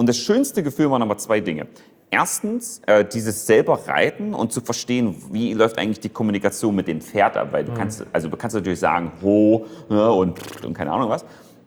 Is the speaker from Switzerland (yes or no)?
no; Leipzig, Saxony, Germany; Leipzig. Also ist schon groß.